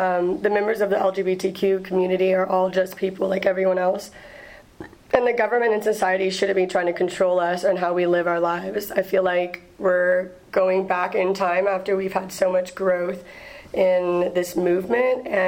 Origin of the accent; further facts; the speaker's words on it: Lafayette, Louisiana, United States; I didn't get that type of diversity as I had whenever I was growing up in Lafayette.